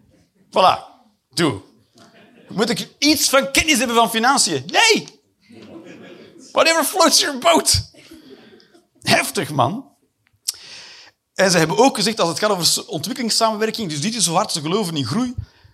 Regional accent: Netherlands; Ik kom uit Nederland, ik heb jaren in Nederland gewoond.

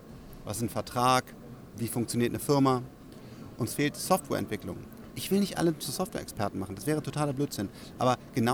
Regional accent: Bonn, North Rhine-Westphalia, Germany; dass eine neue Schule aufgemacht wurde in Bonn, meinem Heimatdorf sozusagen.

